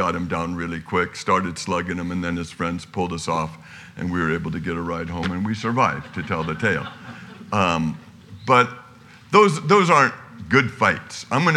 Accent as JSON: {"language": "English", "town": "Terra Linda", "region": "California", "country": "United States", "said": "There's a huge crowd of kids, all from San Rafael. We're from Terra Linda."}